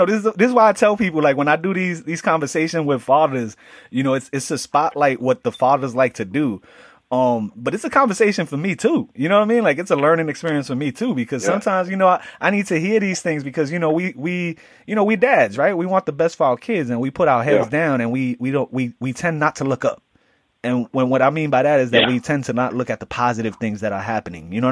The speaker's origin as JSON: {"language": "English", "town": "Bronx", "region": "New York", "country": "United States", "said": "It, just don't tell me … because I'm from the Bronx and I'm not picking"}